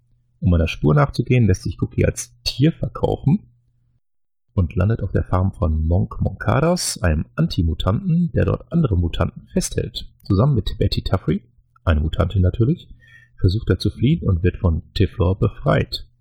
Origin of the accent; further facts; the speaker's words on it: North Rhine-Westphalia, Germany; born there; als gebürtiger Niederrheiner würde ich ja jetzt Huiskes sagen